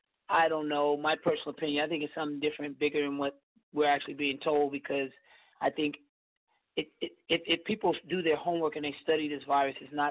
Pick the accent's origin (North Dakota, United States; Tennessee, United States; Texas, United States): Tennessee, United States; Nashville; also born or lived in Dayton, Ohio; Well, I'm originally born in Dayton, Ohio, and my mother was pursuing entertainment and the music industry. And so then I moved to Nashville, Tennessee